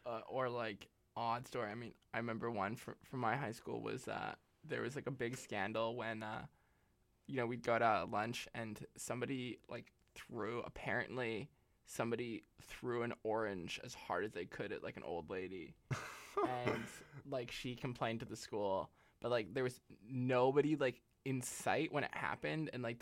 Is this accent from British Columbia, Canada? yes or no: no; Montreal, Quebec, Canada; I grew up in Montreal